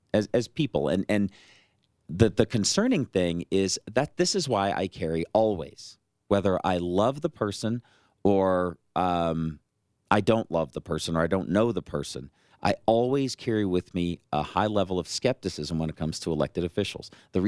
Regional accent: Chicago, Illinois, United States; I tell in the article a story about what I was raised on in the Chicago area.

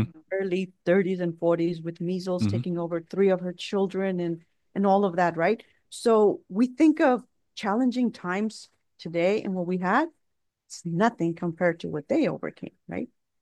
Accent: Brownsville, Texas, United States; I am from the Brownsville, Texas border. That's where I was born and raised. My parents are immigrants of Mexico.

